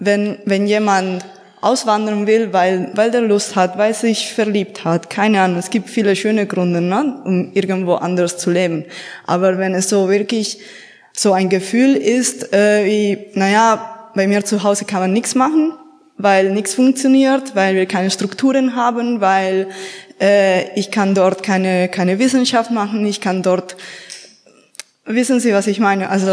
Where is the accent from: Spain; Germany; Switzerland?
Spain; ich komme aus Spanien ursprünglich.